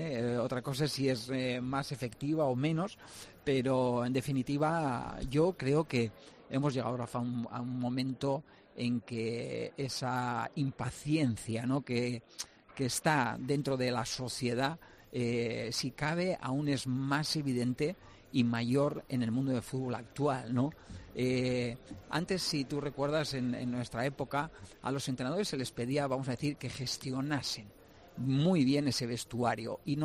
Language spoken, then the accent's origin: Spanish; Navarre, Spain; perseverante, eso lo era y lo sigo siendo, como buen navarro